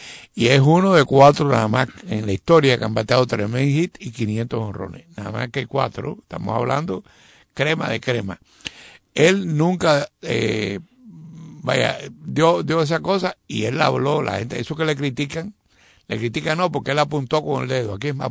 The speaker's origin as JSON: {"language": "Spanish", "country": "Cuba", "said": "como nosotros somos cubanos"}